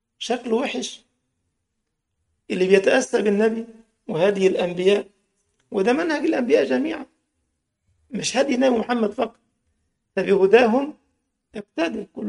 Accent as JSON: {"language": "Arabic", "town": "Giza", "region": "Giza Governorate", "country": "Egypt", "said": "عندنا في الجيزة"}